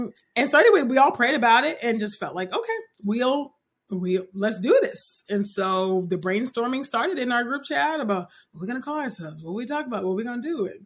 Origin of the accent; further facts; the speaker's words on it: California, United States; I talk about my social location, you know, being born and raised in California. I think that matters. Being Nigerian American, I think that matters as well